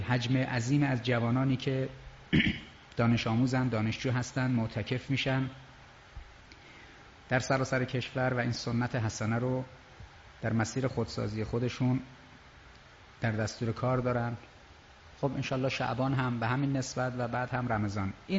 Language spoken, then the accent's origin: Persian; Tehran, Tehran Province, Iran; born there; توفیق نداشتم برای یه متولد تهرانم